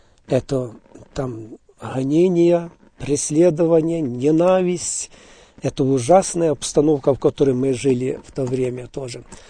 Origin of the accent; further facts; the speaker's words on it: Hadiach, Poltava Oblast, Ukraine; Я сам родился в Полтавской области, город Гадяч, сразу в послевоенное время. Жили мы в очень разрушенном городе.